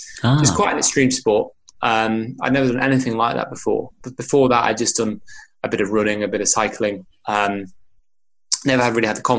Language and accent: English; Chester, North West England, United Kingdom; Carried the torch from my hometown of Chester.